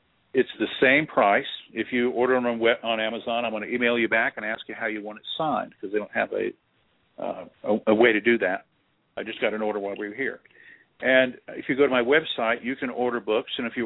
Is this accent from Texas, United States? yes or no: yes; Texas, United States; I was a dip from Texas that all I cared about was where the next barbecue lunch was coming from.